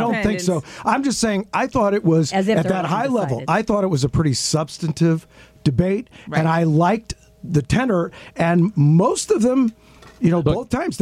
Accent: Nebraska, United States; I'm from Nebraska, and then I'm a football coach and a teacher thing.

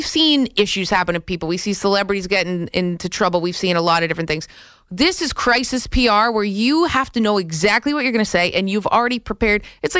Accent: Canada; I'm Canadian, but I mean, the rest of the teams have been kind of brutal since I've moved here.

